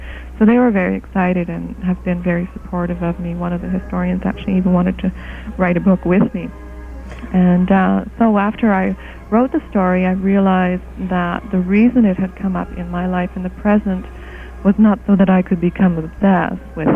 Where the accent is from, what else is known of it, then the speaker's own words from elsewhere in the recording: Quebec, Canada; I'm not of British descent at all. My mother is actually of Austrian descent. I grew up in Quebec, actually, mm-hmm. French-Canadian Quebec.